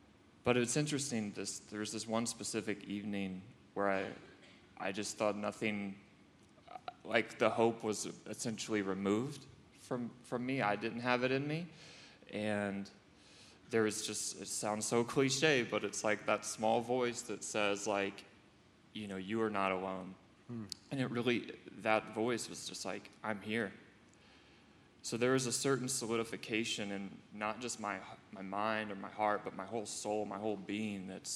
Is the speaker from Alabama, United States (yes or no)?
yes; Alabama, United States; But my story, I was raised in Alabama.